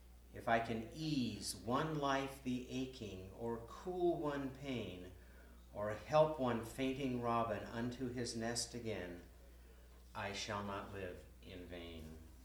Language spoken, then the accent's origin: English; West Coast, United States; I'm from the West Coast, so I'd never really been to the East Coast, except when I'd flown to Africa.